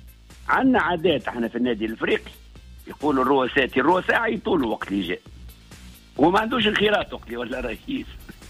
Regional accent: Tunisia; احنا ولاد تونس

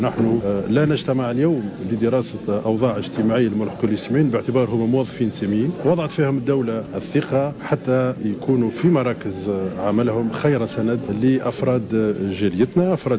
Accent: Tunisia; احنا بالنسبة لنا كتونسيين في الخارج

